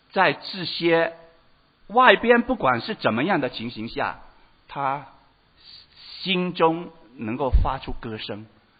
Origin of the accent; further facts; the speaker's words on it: Hong Kong; moved away as an adult; now in Australia; 我记得当年我想从香港移民到澳洲来这件事，我非常怕来澳洲